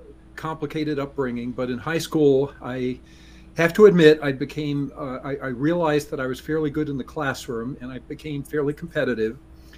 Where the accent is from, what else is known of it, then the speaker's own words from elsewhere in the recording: Baltimore, Maryland, United States; now in New Jersey, United States; So I was born in Baltimore. Grew up in the northern part, went to a very nice high school, had two brothers and a sister.